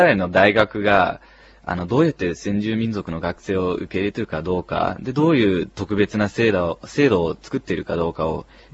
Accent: Netherlands; 父親がオランダ人で、まあ、生まれ育ったのはオランダなんですけど

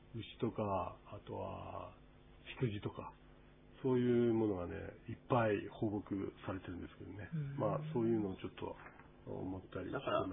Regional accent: Nibutani, Hokkaido, Japan; also born or lived in Tokyo; この二部隊で生まれ育って、まあ東京に10年くらい住んでましたけど、やっぱり山だよね。山見て落ち着くっていう感じなんですよ。

